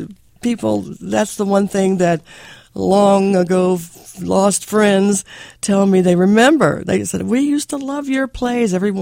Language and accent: English; West Virginia, United States; I don't think as children we realized that we were growing up in Chemical Valley.